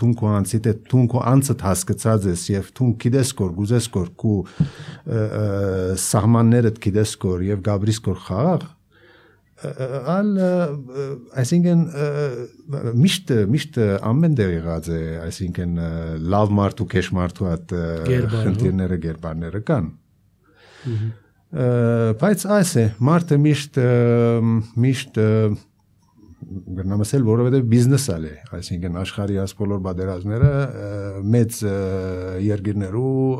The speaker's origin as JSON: {"language": "Armenian", "country": "Lebanon", "said": "ես իրեն նման լիբանանցի եմ, այսինքն երբ որ ինքը հպատակություն արավ, ես նույն ձևով հպատակություն ունեցա լիբանանյան"}